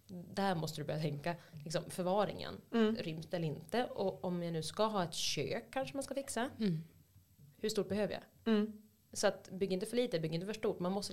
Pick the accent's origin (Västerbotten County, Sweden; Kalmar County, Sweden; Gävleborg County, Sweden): Västerbotten County, Sweden; Skellefteå; now in Örnsköldsvik, Sweden; Och jag kommer från Skellefteå. Så att det kändes lite sånt som att komma hem.